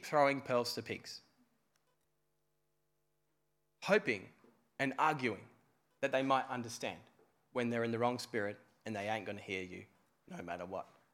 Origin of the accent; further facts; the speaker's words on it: Ireland; I'm not temperamentally happy. I'm Irish, okay? We do sleeping and angry.